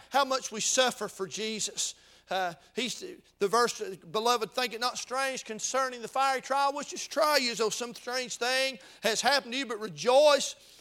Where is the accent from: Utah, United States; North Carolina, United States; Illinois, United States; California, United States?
North Carolina, United States; Now, I'm from North Carolina. Make no apologies of it. And I bleed Tar Heel blue.